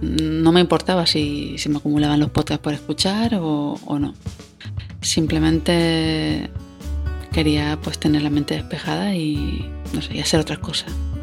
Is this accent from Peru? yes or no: no; Canary Islands, Spain; ya tenía un viaje programado para irme a mi tierra, a Gran Canaria